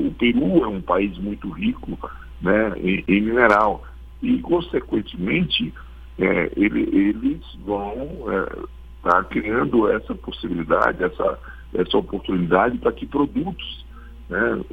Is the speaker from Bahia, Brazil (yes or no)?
no; Acre, Brazil; eu que nasci e me criei no Acre